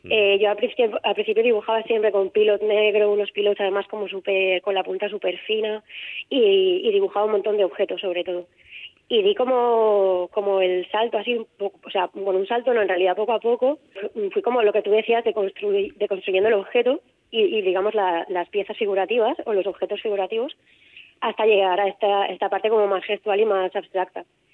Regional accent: Valencia, Valencian Community, Spain; yo soy de Valencia y creo que de alguna manera me sale, ¿no?, esta parte más mediterránea.

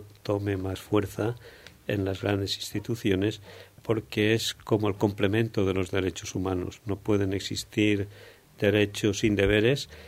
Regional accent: Valencia, Valencian Community, Spain; nosotros como valencianos comprometidos, puesto que este documento nació aquí en nuestra ciudad

